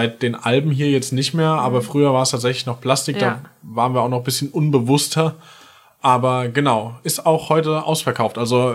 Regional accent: Hesse, Germany; Aus Hessen, genauer gesagt Nähe Limburg, noch genauer gesagt bei Vilma

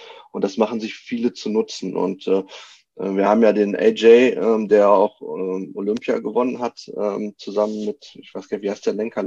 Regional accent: Münster, North Rhine-Westphalia, Germany; Nein, also ich bin ja Münsteraner und ich liebe Münster

